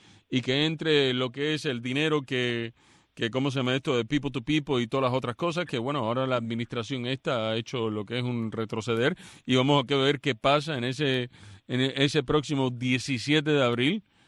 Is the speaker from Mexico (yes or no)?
no; United States; born there; Yo nací en los Estados Unidos